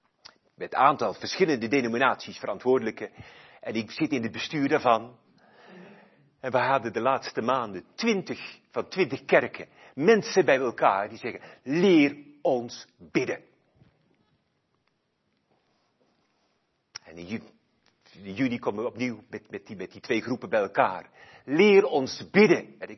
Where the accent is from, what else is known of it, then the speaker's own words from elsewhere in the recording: Flanders, Belgium; Bij ons in Vlaanderen zeggen ze, ik ben een Vlaming en daar ben ik fier op.